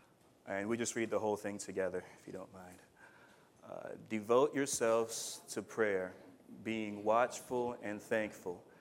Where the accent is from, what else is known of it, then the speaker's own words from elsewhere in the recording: United States; I was raised in the West. I was raised in America.